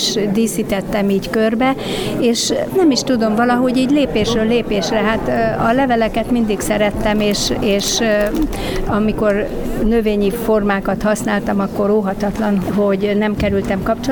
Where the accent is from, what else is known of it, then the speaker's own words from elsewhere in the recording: Debrecen, Hajdú-Bihar, Hungary; born there; mint debreceni születésű, itt van rokonságom is, és mint szülővárosom mindenképpen kötődöm hozzá